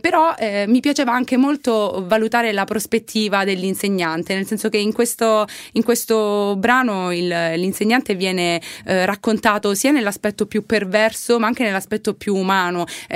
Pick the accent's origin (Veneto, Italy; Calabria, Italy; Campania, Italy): Calabria, Italy; perché mi piaceva scroccare anche il pubblico pugliese, perché io sono calabrese